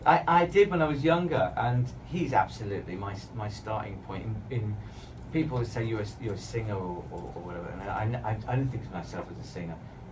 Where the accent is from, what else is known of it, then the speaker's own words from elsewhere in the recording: England, United Kingdom; You know, I'm from England, I love England, and London's amazing.